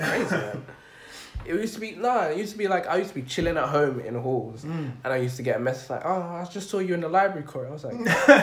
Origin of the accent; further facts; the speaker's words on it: Jamaica; Like, he's African, I'm Jamaican.